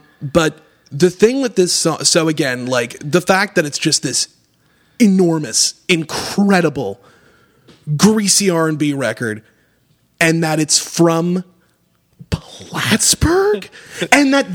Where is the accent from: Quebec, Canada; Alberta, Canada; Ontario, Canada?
Quebec, Canada; Montreal; especially like growing up in the West Island. Like, oh my God, it's like if you grew up as like a Jewish kid in the West Island